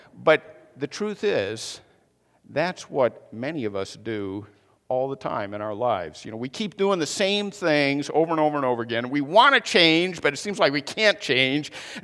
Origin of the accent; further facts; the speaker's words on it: Chicago, Illinois, United States; because I grew up in the Chicago area and it's difficult to get back there.